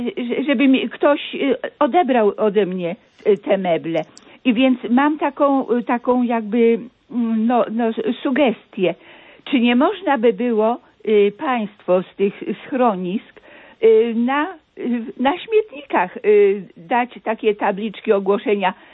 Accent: Nowy Sącz, Lesser Poland, Poland; Ja na przykład jestem z Sącza

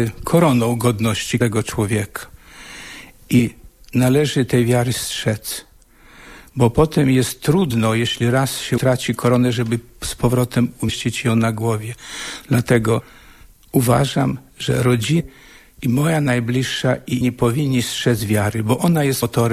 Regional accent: Lublin Voivodeship, Poland; Ja urodziłem się w rodzinie wiejskiej pod Białą Podlaską. Widziałem tam w ciężką pracę, sam też pracowałem.

